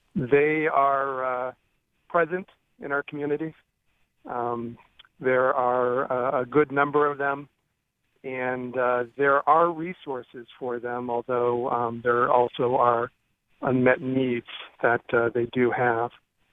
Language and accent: English; Whitefield, Maine, United States; My own story is such that I grew up in Central Maine, a small community of Whitefield, attended high school in Augusta